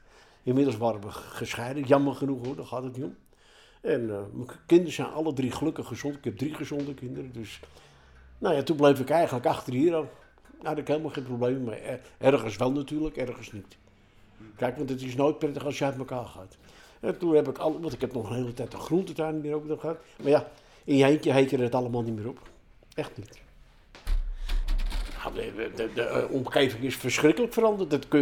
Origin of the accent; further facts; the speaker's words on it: Drenthe, Netherlands; Nou, ik ben zelf, kom ik uit Drenthe.